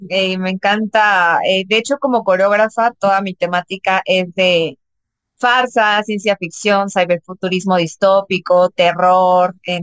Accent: Irapuato, Guanajuato, Mexico; Yo soy de Irapuato.

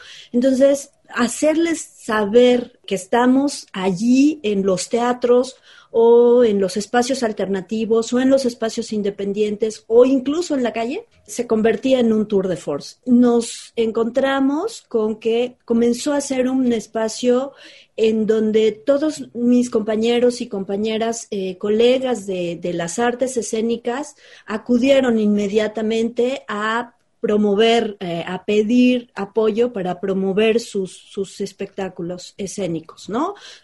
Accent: Mexico City, Mexico; now in Guadalajara, Mexico; Desde que llegué a Guadalajara, porque yo soy chilanga, desde que llegué a Guadalajara

